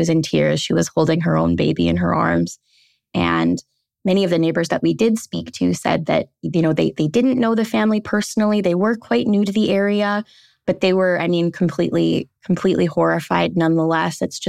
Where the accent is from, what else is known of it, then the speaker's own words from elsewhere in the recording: Canada; this is, I think, something that is kind of part and parcel with being a Canadian reporter, right?